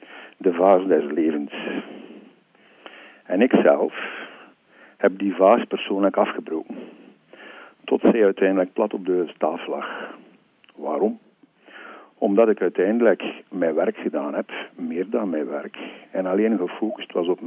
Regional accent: Sint-Niklaas, East Flanders, Belgium; born there; Ik ben geboren in Sint-Niklaas en ik woon in Sint-Niklaas.

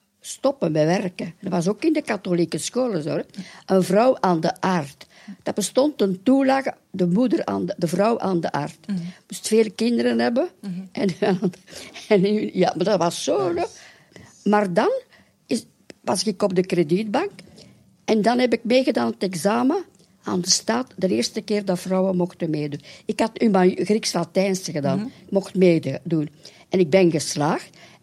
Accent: Willebroek, Flanders, Belgium; born there; also born or lived in Zaventem / Oostduinkerke; Nee, ik ben geboren in Willebroek, aan het kanaal van Willebroek. En dan ben ik naar Zaventem gaan wonen, omdat ik in Brussel werkte. En van Zaventem ben ik naar de zee gegaan, naar Oost-Tuinkerke.

